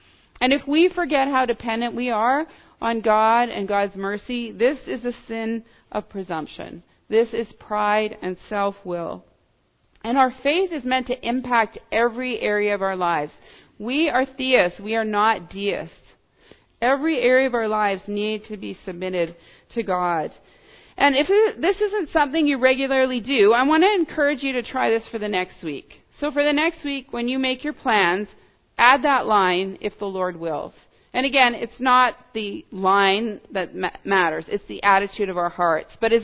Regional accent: Canada; I can presume so many of those things as a Canadian.

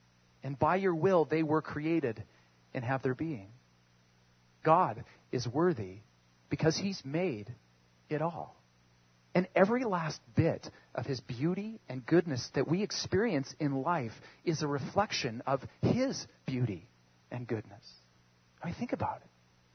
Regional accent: Canada; the partial glimpses I had were enough to cause me to cheer, to clap, and just have great pride in being Canadian.

